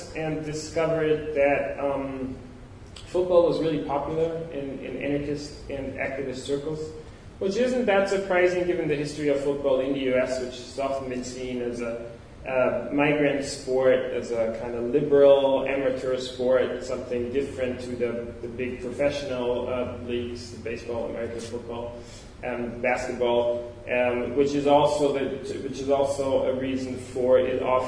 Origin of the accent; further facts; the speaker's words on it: Tyrol, Austria; English is a second language; I'm originally from Austria. I grew up in the western part of Austria, a region called Tyrol. Innsbruck is the capital.